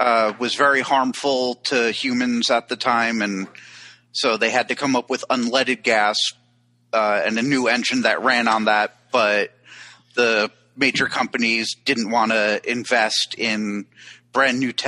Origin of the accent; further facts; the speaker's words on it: United States; first of all, as an American, I can say flat out, nobody is sitting around the television watching World Cup soccer in America.